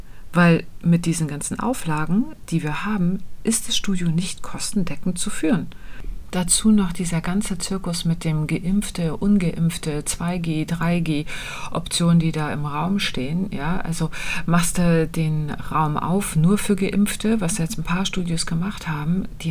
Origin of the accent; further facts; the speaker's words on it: Kühlungsborn, Mecklenburg-Vorpommern, Germany; Ich bin nämlich im Urlaub in Kühlungsborn an der Ostsee. Da fahre ich einmal im Jahr hin, weil das eben meine Heimat ist.